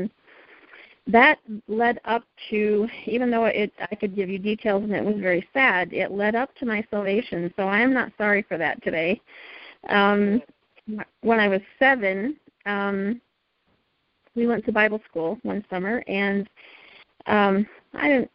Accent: Michigan, United States; born there; now in Indiana, United States; I was born in Michigan and then moved to Indiana about 33 years.

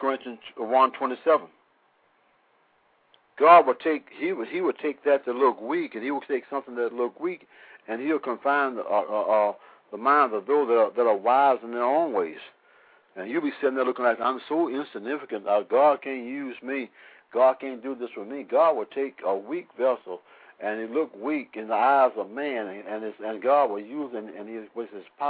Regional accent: Houston, Texas, United States; I wouldn't tell them I'm from the bottom. I tell them I'm from Houston.

